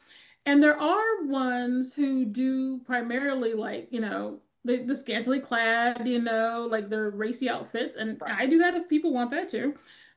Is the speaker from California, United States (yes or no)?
yes; California, United States; So I'm originally from California. Well, I'm technically originally was there forever. And I was doing photography there.